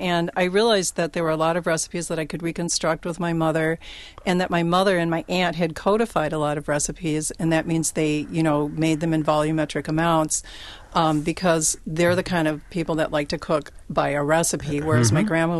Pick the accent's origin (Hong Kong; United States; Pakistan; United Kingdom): United States; I usually say Fanny just because I'm an American and that's what I'm used to.